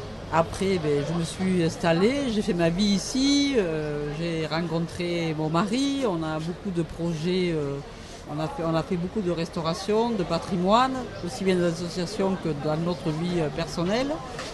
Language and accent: French; Occitanie, France; on découvre des paysages magnifiques qu'on ne connaît pas, même si on est de la Lozère, même si je vais avoir 60 ans, je ne les connais pas.